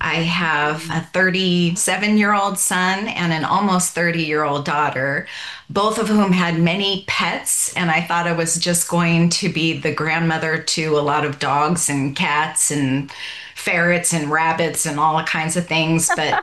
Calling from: Woodburn, Oregon, United States; I am in Woodburn, Oregon, about halfway between Portland, Oregon, and Salem, which is the capital here.

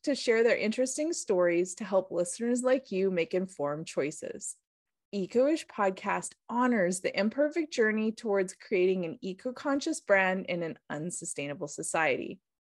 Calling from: British Columbia, Canada; I'm calling in from the Sayux territory in the Okanagan.

